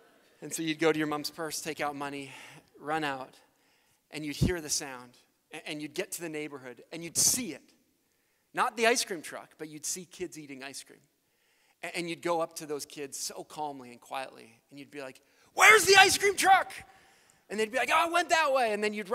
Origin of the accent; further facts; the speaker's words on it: Canada; When I was young, growing up in Canada, the best thing about summer for me was when the ice cream truck came through my neighborhood.